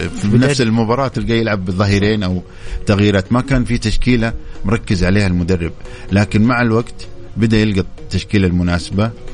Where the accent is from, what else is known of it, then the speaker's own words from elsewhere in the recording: Saudi Arabia; الكرة عندنا في الخليج وفي السعودية أنه نحب الطريقة البرازيلية